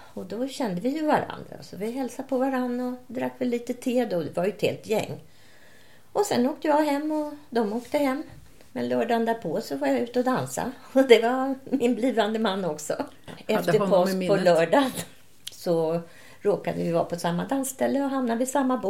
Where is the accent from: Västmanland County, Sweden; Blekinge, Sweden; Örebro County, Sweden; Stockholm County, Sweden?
Stockholm County, Sweden; Stockholm; Och jag då som stockholmare, jag visste väl inte vad halka var.